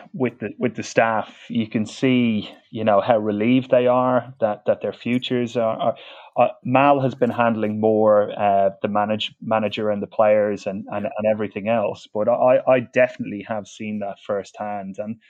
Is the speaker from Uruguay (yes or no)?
no; Dublin, Leinster, Ireland; accent: Dublin; Yeah, I grew up in Dublin, Kevin, yeah.